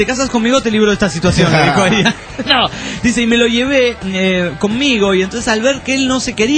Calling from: Uruapan, Michoacán, Mexico; de Urbán, México.

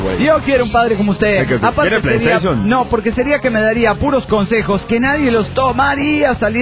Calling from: Chile; de Chile, po.

